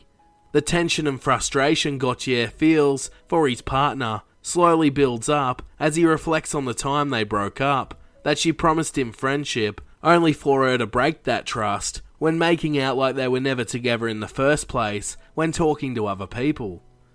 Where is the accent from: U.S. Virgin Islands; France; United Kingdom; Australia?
Australia; As an Australian myself